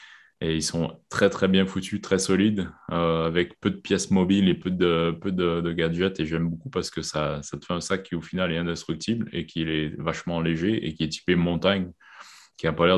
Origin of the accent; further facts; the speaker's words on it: Quebec, Canada; j'ai grandi au Québec sans rien sur les mains